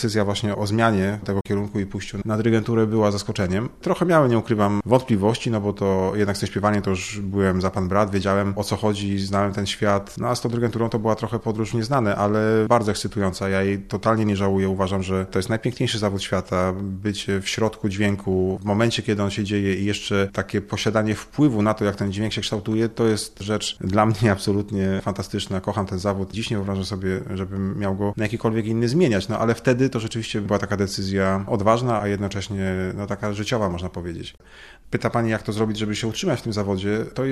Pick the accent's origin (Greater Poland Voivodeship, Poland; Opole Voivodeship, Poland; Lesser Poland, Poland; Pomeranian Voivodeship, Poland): Greater Poland Voivodeship, Poland; Poznań; Tak, jestem rodowitym poznaniakiem, urodzonym w Poznaniu, wychowanym na Ratajach, ale od 9 lat w Poznaniu bywałem rzadziej, dlatego że przez 9 ostatnich sezonów szefowałem w Filharmonii w Opolu